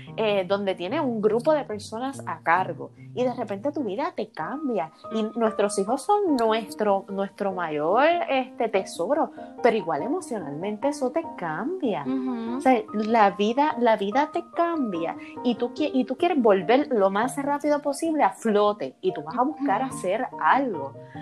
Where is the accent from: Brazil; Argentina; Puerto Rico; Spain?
Puerto Rico; nosotros como puertorriqueños, nosotras como mujeres puertorriqueñas